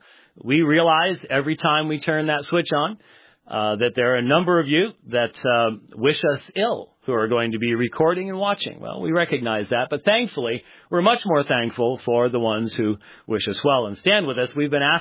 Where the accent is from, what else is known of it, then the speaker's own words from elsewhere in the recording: Phoenix, Arizona, United States; I'm from Phoenix, and so that ice, things like that, going to have to rent a 4x